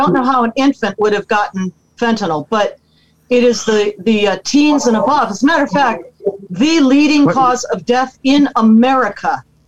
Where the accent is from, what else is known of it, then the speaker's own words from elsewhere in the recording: Cleveland, Ohio, United States; when I traveled to my hometown of Cleveland, Ohio, for a high school reunion